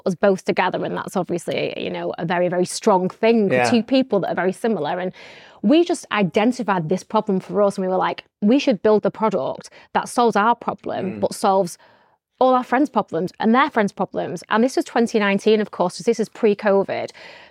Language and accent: English; Tyldesley, North West England, United Kingdom; I'm from Tildesley in Greater Manchester, you know, very working class family.